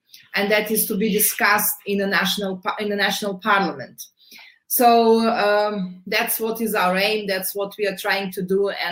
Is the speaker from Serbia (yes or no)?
yes; Belgrade, City of Belgrade, Serbia; I have MA in psychology. I'm coming from Belgrade, Serbia